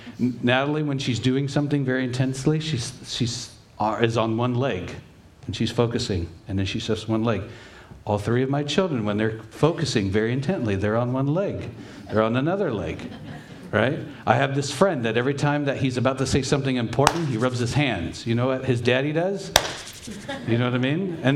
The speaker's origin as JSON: {"language": "English", "town": "Long Beach", "region": "California", "country": "United States", "tie": "born or raised there", "said": "But where I grew up in Long Beach, everything was passed down."}